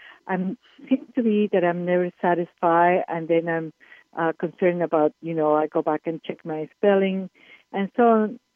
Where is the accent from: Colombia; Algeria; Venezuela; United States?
Colombia; first language Spanish; English is a second language; I'm from Colombia, so my mother language is Spanish